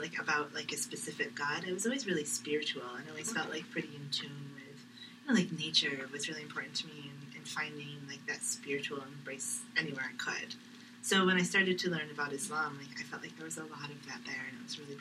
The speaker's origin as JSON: {"language": "English", "town": "Syracuse", "region": "New York", "country": "United States", "tie": "born or raised there", "also_born_or_lived": "Colorado", "moved": "as an adult", "said": "I grew up in this area around Syracuse. When I was in my early 20s, I moved to Colorado, and I met a couple of Muslims there."}